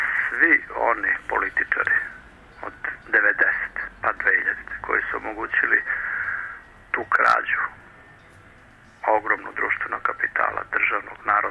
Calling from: Belgrade, Serbia; Pa ja sam iz Beograda

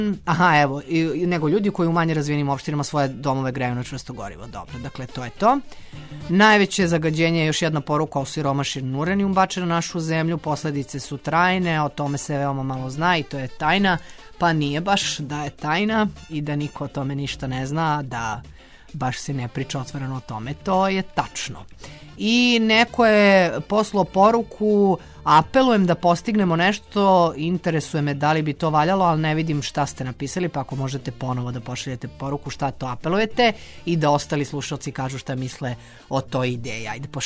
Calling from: Smederevo, Šumadija and Western Serbia, Serbia; Kod nas u Smederevu je tako divno dok ne izađeš iz kuće gde se čač sliva na sve strane, gde kad udahneš duboko odmah te kašalj podseti gde živiš

